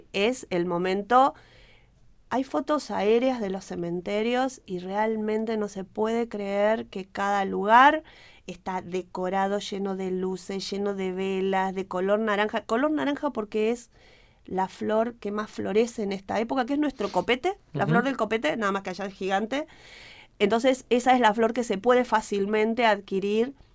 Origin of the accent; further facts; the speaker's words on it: Argentina; Quizás nosotros como argentinos diríamos, ay no, ya esto no lo vamos a comer.